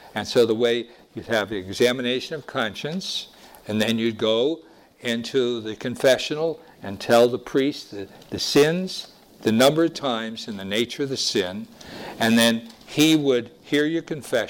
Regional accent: Wilkes-Barre, Pennsylvania, United States; As a little child, when I was growing up in Wilkes-Barre, Pennsylvania, I was taught how to go to confession.

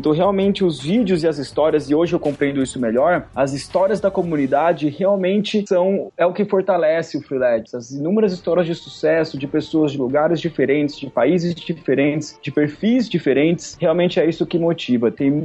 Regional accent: Brazil; lá no meu país natal

